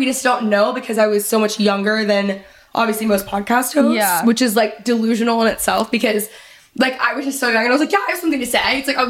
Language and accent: English; Texas, United States; So I grew up in Texas. I grew up like 35 minutes north of Dallas.